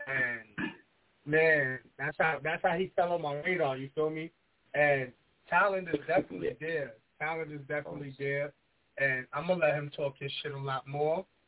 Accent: Bronx, New York, United States; growing up in the Bronx, there's not that many singers stepping out, you know, into the platform.

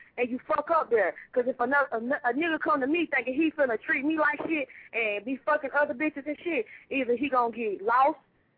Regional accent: Charlotte, North Carolina, United States; I'm from Charlotte.

